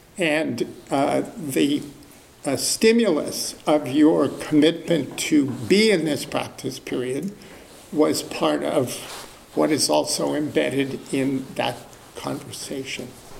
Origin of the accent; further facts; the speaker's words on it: New Jersey, United States; also born or lived in Chicago; now in California, United States; I was born in Chicago and raised in New Jersey, but I didn't come here until I went to graduate school.